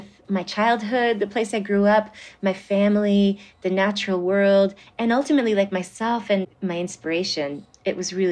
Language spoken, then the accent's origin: English; Vermont, United States; also born or lived in New York; I ended up staying in my home state of Vermont. So I was really missing New York